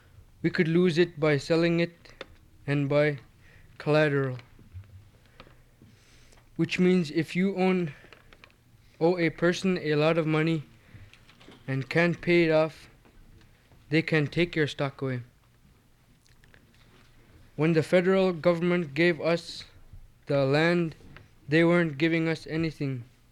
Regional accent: Alaska, United States; now in Kliwonik, United States; I attend high school at Kliwonik, but I'm originally from Equok.

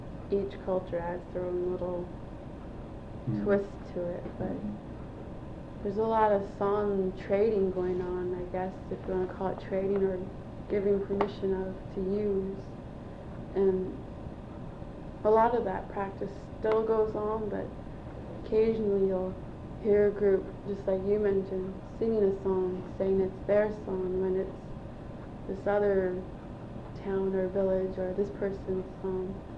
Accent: Hoonah, Alaska, United States; because I grew up in Hoonah with my grandparents

